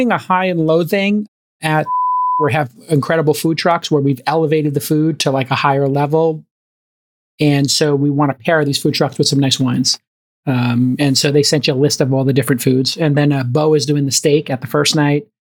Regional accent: Brooklyn, New York, United States; Brooklyn, my hometown, is one.

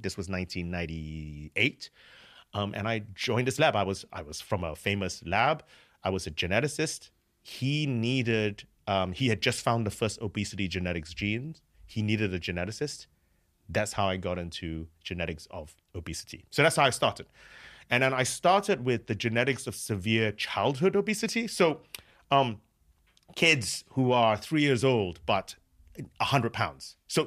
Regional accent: San Francisco, California, United States; moved away as an adult; So I'm from San Francisco. That's where I did my high school.

